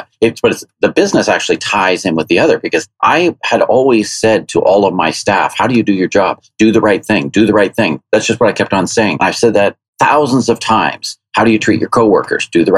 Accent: Guelph, Ontario, Canada; It happened to be in my hometown where I live in Guelph, Ontario.

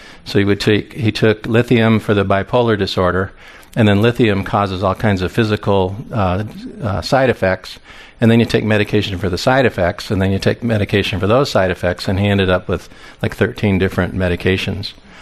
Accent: Moscow, Idaho, United States; I'm from Moscow, Idaho. I've been there since, well, I went to college there back in the 70s, late 70s.

